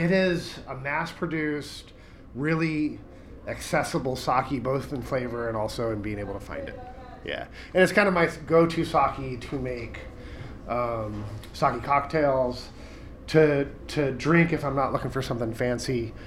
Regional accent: California, United States; I'm from California, and I came up to commercial fish in Bristol Bay, and that first year I didn't like salmon

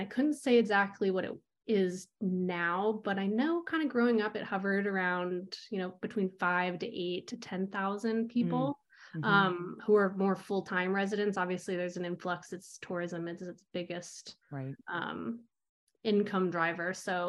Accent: Aspen, Colorado, United States; So I'm born and raised in Aspen, Colorado, which I feel like is kind of like the mini Alaska.

